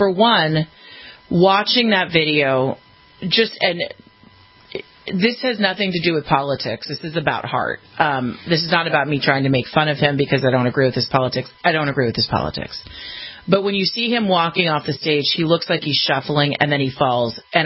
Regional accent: California, United States; Dianne Feinstein, who's a senator from my home state of California

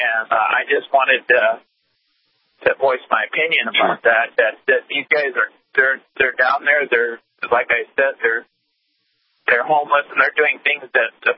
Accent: Standing Rock, United States; that camp up there, and I'm from Standing Rock, and I've been watching this since then

